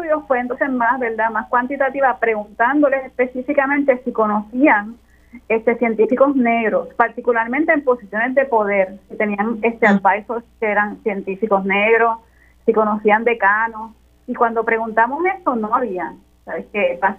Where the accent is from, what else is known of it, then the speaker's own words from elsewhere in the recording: Humacao, Puerto Rico; also born or lived in Connecticut, United States; Pues yo soy original de Humacao y yo estudié, fui profesor de la escuela pública, estudié mi grado primario en Humacao, luego estudié microbiología en Mayagüez y hice mi doctorado en la Universidad de Connecticut